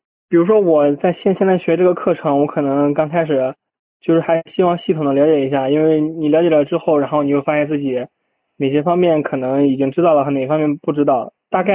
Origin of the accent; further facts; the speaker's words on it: Zhoukou, Henan, China; 我老家是那个河南周口的，您知道吧？周口的水牛县，我在那个县一高上的高中。